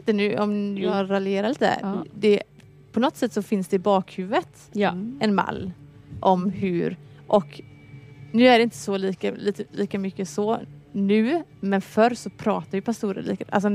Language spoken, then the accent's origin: Swedish; Åstol, Västra Götaland County, Sweden; also born or lived in Tjörn; jag kommer från en liten ö som heter Åstol.